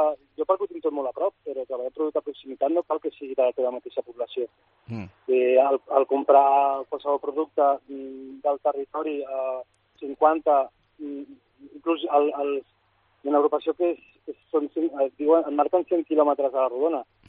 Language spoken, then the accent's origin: Catalan; Sant Boi de Llobregat, Catalonia, Spain; Jo soc de Sant Boi.